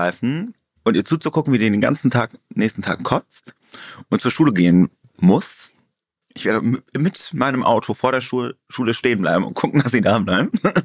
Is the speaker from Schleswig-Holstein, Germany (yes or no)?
no; Cologne, North Rhine-Westphalia, Germany; ich bin in der Kölner Innenstadt groß geworden. Wer will mir was erzählen, das ist mein Zuhause.